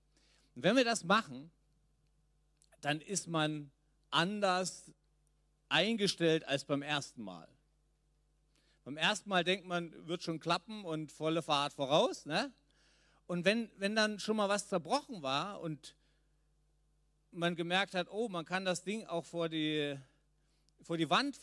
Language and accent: German; Leipzig, Saxony, Germany; born there; ich bin in Leipzig geboren.